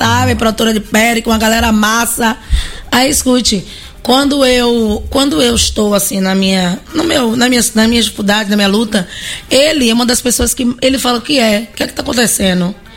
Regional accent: Brazil; Eu sou uma pessoa que, graças a Deus, fui criada por Lícia aqui no Coroado, em São Marcos, com muita, muita educação e muito respeito, muita dignidade.

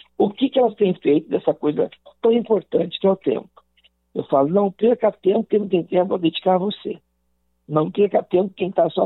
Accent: Minas Gerais, Brazil; now in São Paulo, Brazil; eu sou do interior de Minas Gerais, vim para São Paulo com a cara e a coragem

